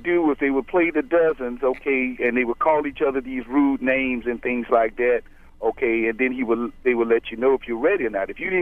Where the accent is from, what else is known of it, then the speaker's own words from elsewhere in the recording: Louisiana, United States; I'm originally from Louisiana.